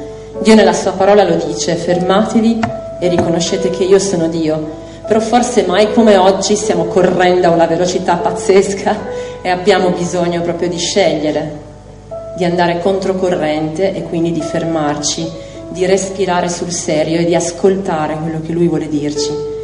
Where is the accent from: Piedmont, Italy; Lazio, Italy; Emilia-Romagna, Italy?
Piedmont, Italy; Asti; Io e Stefano veniamo da Asti